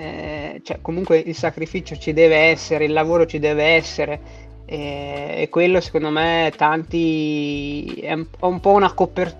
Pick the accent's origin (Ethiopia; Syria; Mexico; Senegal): Ethiopia; now in Italy; io sono originario etiope, no. Cioè, io per quanto amo l'Etiope, perché comunque è un paese, mio paese di origine, cioè, ho comunque piccoli legami, ce li ho ancora là